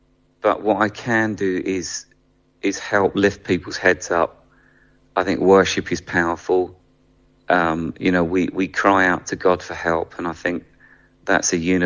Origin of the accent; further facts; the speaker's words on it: England, United Kingdom; You know, I'm an English guy and I'm coming for a week and I will pour everything I've got into that.